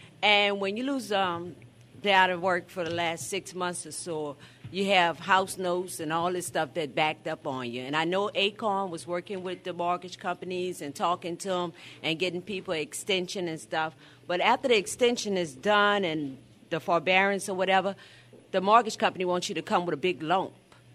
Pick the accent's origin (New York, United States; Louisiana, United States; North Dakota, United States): Louisiana, United States; New Orleans; I'm from New Orleans. I'm a nurse out in New Orleans